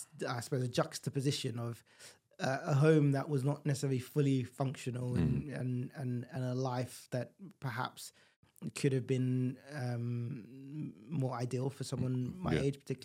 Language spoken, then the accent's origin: English; London, United Kingdom; my earliest memories are of living in East Dulwich in South London in a council estate.